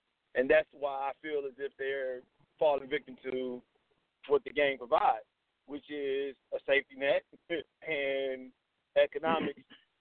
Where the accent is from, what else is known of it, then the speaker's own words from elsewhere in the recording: Gary, Indiana, United States; When I was a kid, and I grew up in Gary, Indiana, so gang culture was prevalent.